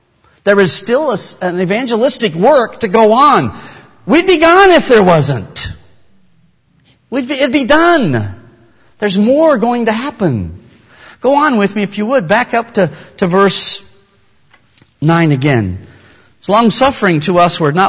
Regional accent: Wyoming, United States; also born or lived in Walla Walla; I grew up in Wyoming next to Yellowstone Park. I love the West.

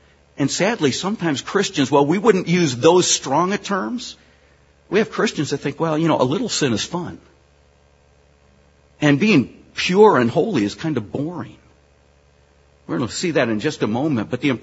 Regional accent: Michigan, United States; I grew up here in Michigan. I enjoy getting back. And as a child, I earned a lot of my money as in junior high and early high school by mowing lawns.

